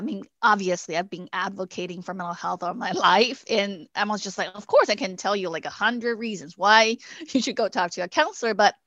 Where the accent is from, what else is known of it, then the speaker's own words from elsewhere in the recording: China; English is a second language; moved away as an adult; I was born and raised in China. When I was growing up, we don't even have a major in psychology in college. I remember when I left China, this was in 2000